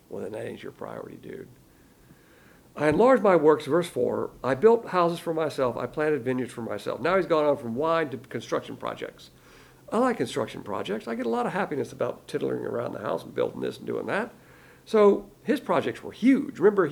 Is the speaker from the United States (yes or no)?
yes; the South, United States; I'm a Southerner. We look at it as a big plantation.